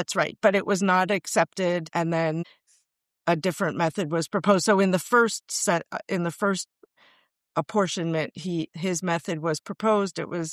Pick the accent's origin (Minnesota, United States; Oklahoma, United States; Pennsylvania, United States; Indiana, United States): Minnesota, United States; And because I was from Minnesota, I didn't really want to work for one of my delegation